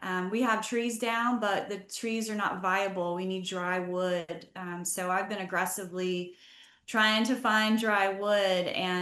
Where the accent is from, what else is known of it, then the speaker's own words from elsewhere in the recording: Jacksonville, North Carolina, United States; also born or lived in Charlotte; now in Penland, United States; I'm from North Carolina. I grew up on the coast in Jacksonville, North Carolina. I've experienced many hurricanes in my time.